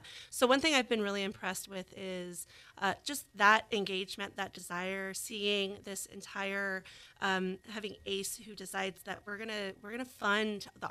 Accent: Tallahassee, Florida, United States; So I'm actually from the Tallahassee area.

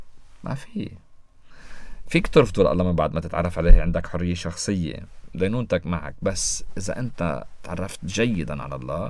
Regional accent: Lebanon; عنا نحن كلبنانيين

